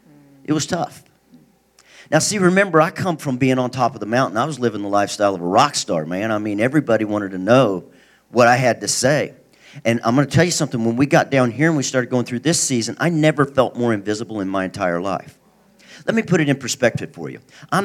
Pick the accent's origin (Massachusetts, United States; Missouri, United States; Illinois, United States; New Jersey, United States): Missouri, United States; So I realize we're in California all of a sudden. You might not know what ranked-em danked-em is. I'm from Missouri.